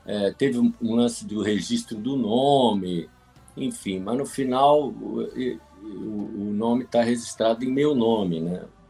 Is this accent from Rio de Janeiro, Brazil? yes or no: yes; Rio de Janeiro, Brazil; now in São Paulo, Brazil; a gente foi morar em São Paulo, viemos morar em São Paulo, né? A minha mulher até brinca que eu sou carioca desnaturado, paulista falsificado.